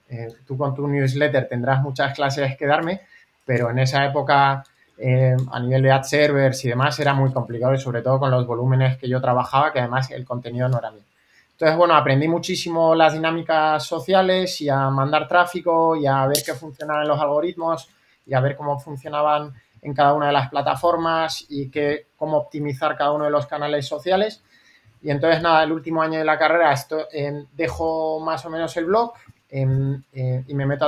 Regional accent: Canary Islands, Spain; also born or lived in Ireland; now in Madrid, Spain; yo nací en Madrid, lo que me crié en Canarias y ahí fui al liceo francés y luego me mandaron interno 3 años a Irlanda y ya luego con 18 años me vine a Madrid a estudiar la carrera, que estudié en la Carlos III, Derecho y ADE.

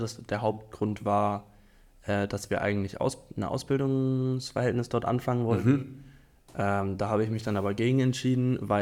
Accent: Coburg, Bavaria, Germany; 19 Jahre alt. Ich habe beim Medienredaktor jetzt als Softwareentwickler, Webentwickler angefangen. Ich komme aus Coburg.

